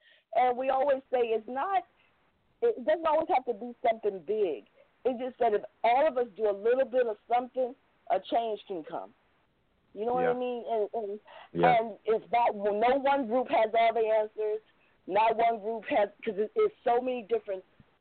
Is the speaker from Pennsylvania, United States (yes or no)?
yes; Philadelphia, Pennsylvania, United States; now in Los Angeles, United States; I came from Philly to L.A. The people crazy in L.A., I ain't got time to have nobody, you know.